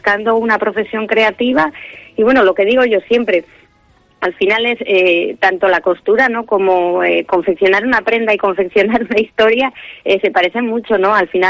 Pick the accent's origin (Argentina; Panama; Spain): Spain; Irún, Basque Country; Transcurre en Irún, que es mi ciudad natal, es donde vivo actualmente, donde he vivido siempre, vaya.